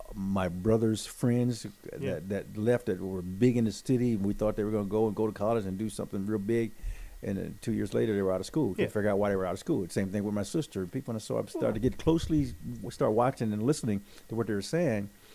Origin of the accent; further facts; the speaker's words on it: Compton, California, United States; Yeah, it changed over time. Because you got to think back to Compton. Compton in the 60s